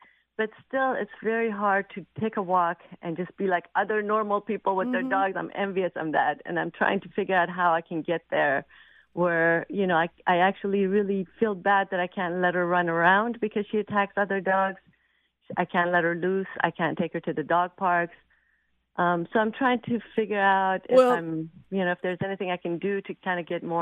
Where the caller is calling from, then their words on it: Seattle, Washington, United States